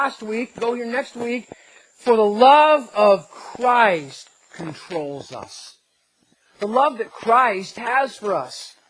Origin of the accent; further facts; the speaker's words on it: East Coast, United States; I know He didn't say guys, but I'm from the East Coast, so I say it.